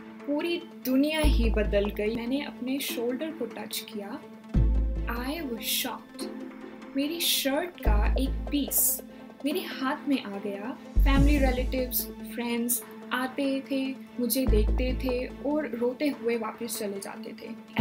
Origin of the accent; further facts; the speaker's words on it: Rohtak, Haryana, India; और मैं रोहतक हरियाणा की रहने वाली हूँ।